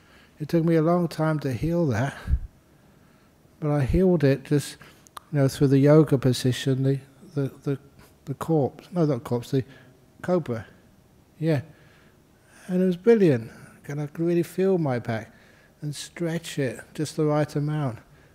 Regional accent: Thailand; now in Perth, Australia; because, you know, I came from Thailand

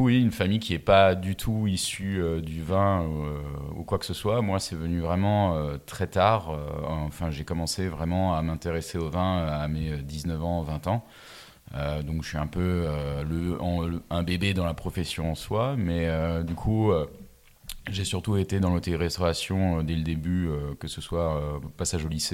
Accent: Mulhouse, Grand Est, France; moi, je viens de Mulhouse, là où il n'y a pas de vigne, bien évidemment. D'une famille.

